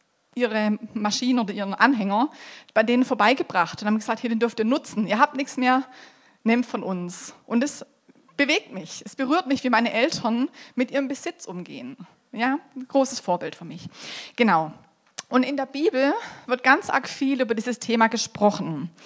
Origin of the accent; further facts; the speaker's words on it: Rot am See, Baden-Württemberg, Germany; ich komme aus Roth am See, bin dort eine der Pastoren in der Ekklesia.